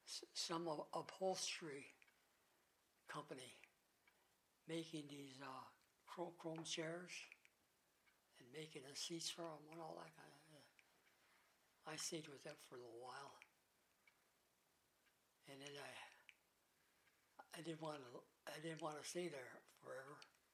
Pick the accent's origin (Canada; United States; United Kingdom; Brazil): United States; And being an American, you know, when they bombed for Pearl Harbor and all that, you kind of were mad about that.